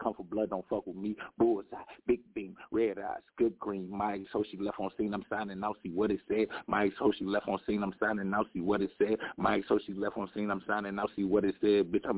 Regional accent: Minnesota, United States; I'm from Minnesota.

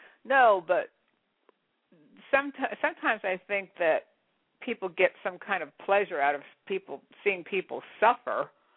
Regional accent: New Jersey, United States; Now, I grew up and I was born in New Jersey. I was born in North Jersey and grew up 14 miles outside of New York City.

